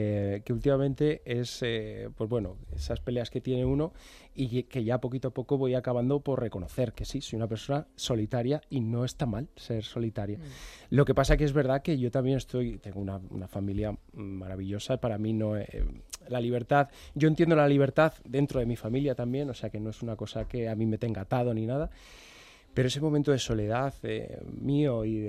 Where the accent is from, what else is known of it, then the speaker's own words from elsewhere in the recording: Madrid, Community of Madrid, Spain; Yo soy del barrio de Orcasitas.